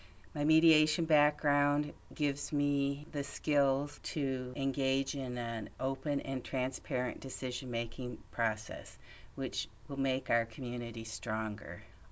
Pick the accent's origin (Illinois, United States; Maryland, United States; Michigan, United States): Michigan, United States; also born or lived in Fort Campbell, United States; I was born in Fort Campbell, Kentucky, when my father was in the Army, but I grew up in Michigan, the oldest of three children.